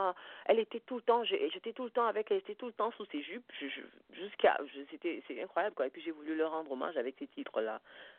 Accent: Minta, Centre, Cameroon; Je suis de Minta. Je suis de Nangaï, beaucoup, je suis de Minta.

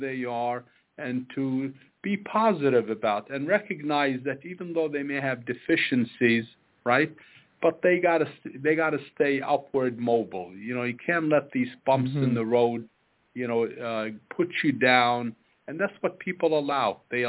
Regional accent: Yonkers, New York, United States; And, I grew up in an atmosphere where, we were poor. We grew up in Southwest Yonkers.

